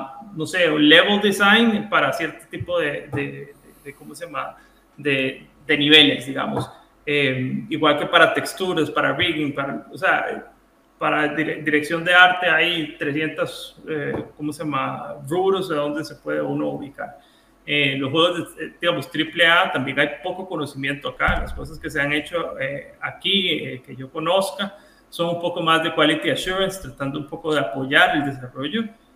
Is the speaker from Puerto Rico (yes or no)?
no; Costa Rica; tal vez nosotros como costarricenses podríamos ser la meca de desarrollo de videojuegos